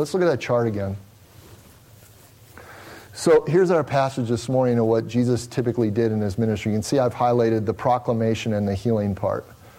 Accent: United States; I'm from the United States.

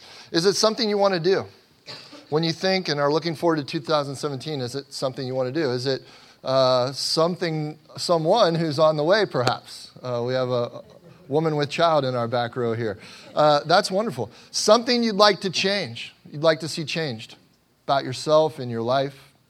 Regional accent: Cincinnati, Ohio, United States; we got some gourmet ice cream from my hometown. And anybody that's ever been to Cincinnati, Ohio, if you've had Grater's ice cream, you know what I'm talking about.

